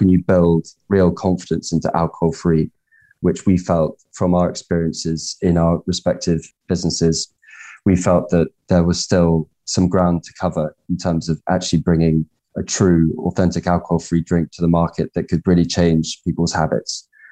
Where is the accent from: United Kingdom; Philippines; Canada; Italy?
United Kingdom; South West England; and I was brought up in Cornwall in the west of the UK.